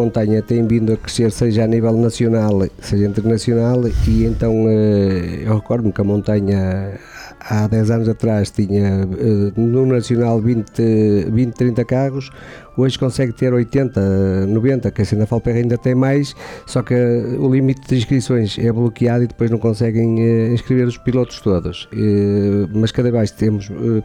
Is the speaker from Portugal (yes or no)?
yes; Braga, Portugal; a Rampa da Falperra, primeiro que é a minha cidade, né? A cidade de onde eu sou.